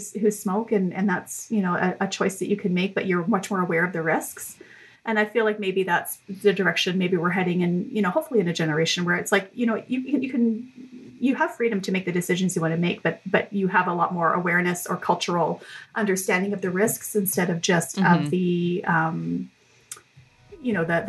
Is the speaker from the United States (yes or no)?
no; Canada; And I'm Canadian. And so like, listen, drinking beer in the bush is pretty much how we enter our teen years